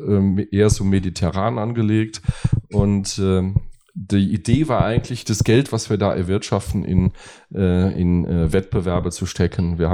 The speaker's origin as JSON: {"language": "German", "town": "Münster", "region": "North Rhine-Westphalia", "country": "Germany", "tie": "born or raised there", "said": "ich bin gebürtiger Westfale, komme aus Münster, bin dort aufgewachsen und habe dort bis zum 18. Lebensjahr gelebt und bin dann an die TU Dortmund, die ist damals noch Universität Dortmund, gegangen, um Architektur zu studieren"}